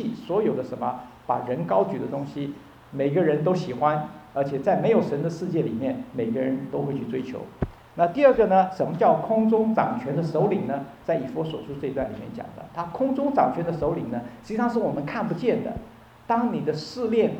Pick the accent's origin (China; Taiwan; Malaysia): Taiwan; 我是在这个台湾长大的哈，在台湾长大的话实际上就是说有很多这个道德伦理的教导